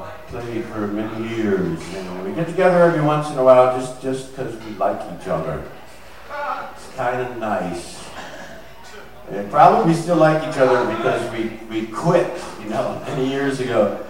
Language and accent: English; Pocatello, Idaho, United States; born there; Pocatello, that's where I was born. I was born in Pocatello, Idaho, in a trunk.